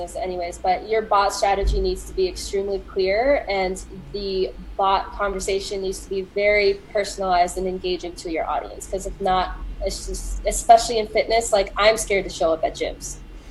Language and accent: English; Florida, United States; I am from Florida, but my family is very Cuban and Spanish.